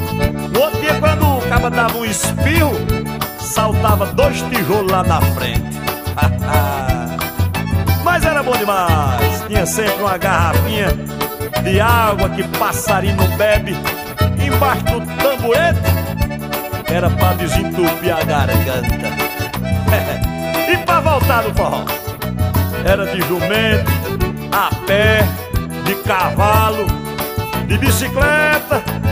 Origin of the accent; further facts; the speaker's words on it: Jardim do Seridó, Rio Grande do Norte, Brazil; Eita, Siridó, região onde eu fui criado. É, porque eu nasci em Campina Grande e me criei em Jardim do Siridó, Rio Grande do Norte.